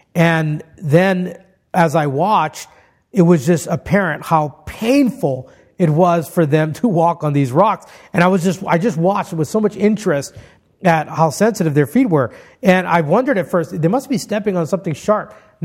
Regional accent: Hawaii, United States; Growing up in Hawaii, it was common to go around barefoot as a kid

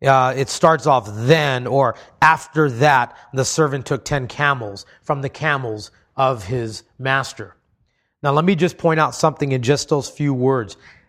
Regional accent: Hawaii, United States; Culturally, we are diverse. Growing up in Hawaii, I lived in a melting pot of melting pots.

